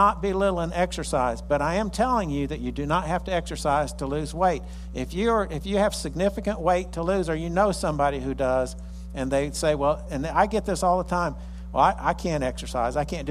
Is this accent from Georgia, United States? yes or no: yes; Valdosta, Georgia, United States; I was raised in Valdosta most of my life.